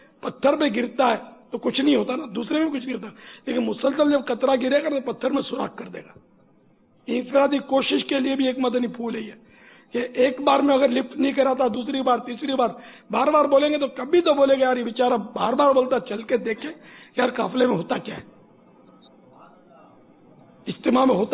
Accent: Gujarat, India; گجرات کا صوبہ، میں بھی اسی صوبے سے تعلق رکھتا ہوں.

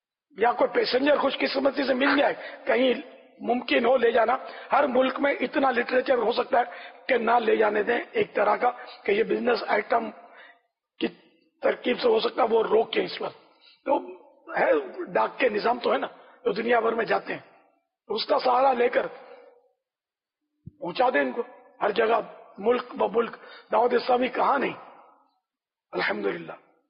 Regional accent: Pakistan; آپ لوگ تو ہی قومی زبان اردو ہے پاکستان والوں کی، تو الحمدللہ ہم پاکستانی ہیں، ہم کب پڑھیں گے پورا؟

